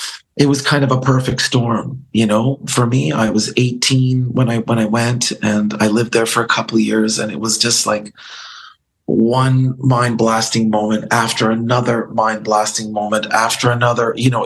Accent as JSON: {"language": "English", "town": "Guelph", "region": "Ontario", "country": "Canada", "tie": "born or raised there", "said": "I was also living in Van Nuys, where there were a lot of gangs and a lot of gang violence. And I was born and raised in Guelph"}